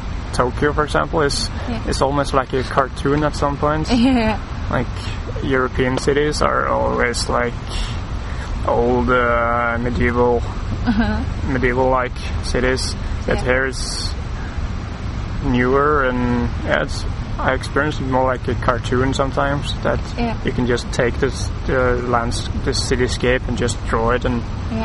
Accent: Norway; now in Japan; I'm from Norway.

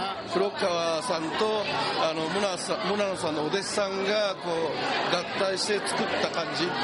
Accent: Amami Oshima, Kagoshima, Japan; 僕の実家が奄美大島で、はい、ここは福岡なので里帰りする途中で寄りました。

